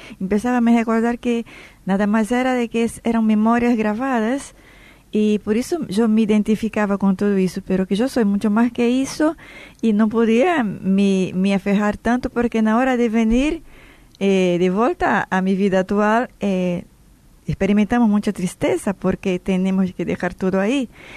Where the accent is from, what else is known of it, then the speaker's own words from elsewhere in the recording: Recife, Pernambuco, Brazil; Me fui a visitar la ciudad de la cual soy natural, ¿no? Yo nací en Recife, en el norte.